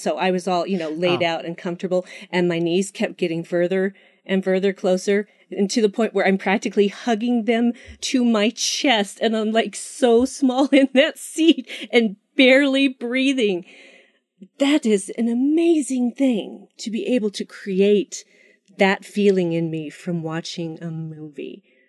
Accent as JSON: {"language": "English", "region": "Utah", "country": "United States", "tie": "born or raised there", "said": "My home state, Utah."}